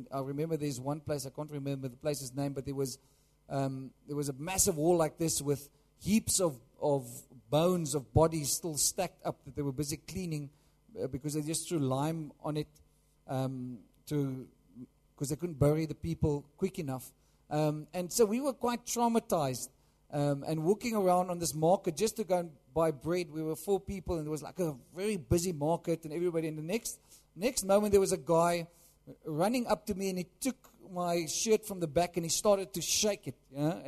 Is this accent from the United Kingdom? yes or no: no; South Africa; I said, "Yes, yes, I come from South Africa."